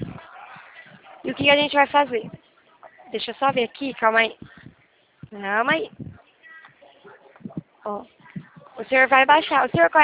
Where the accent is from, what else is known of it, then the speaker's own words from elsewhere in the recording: Feira de Santana, Bahia, Brazil; Sou lá de Feira de Santana, agora eu não sei o coisa não.